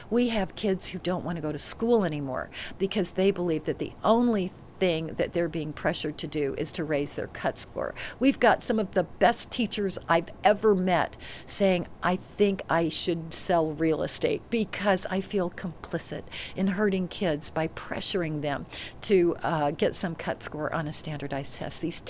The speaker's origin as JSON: {"language": "English", "region": "Utah", "country": "United States", "said": "I come from Utah. Not exactly your, you know, power broker union, no."}